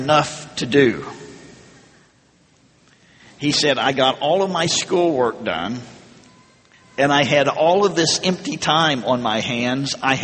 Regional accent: Arkansas, United States; I'm a theologian and I'm from Arkansas.

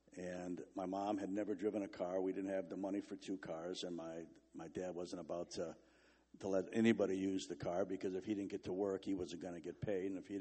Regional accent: Chicago, Illinois, United States; I grew up in Chicago, and my parents got married, and they didn't have a whole lot

